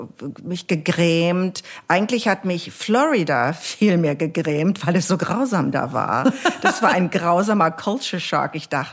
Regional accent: Berlin, Germany; now in California, United States; meine Heimat, wenn man sich das so dann anguckt, ist immer noch Berlin. Meine Heimat. Ich bin aus Berlin, obwohl...

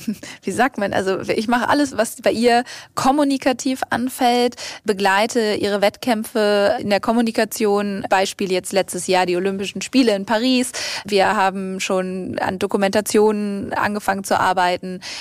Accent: Hamburg, Germany; Nun komme ich aus Hamburg

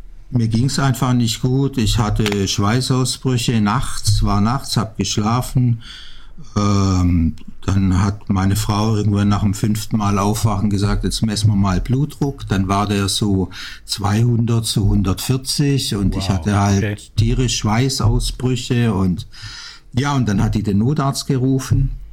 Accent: Backnang, Baden-Württemberg, Germany; Kam dann zurück in meine Heimatstadt, Backnang im Schwäbischen bei Stuttgart.

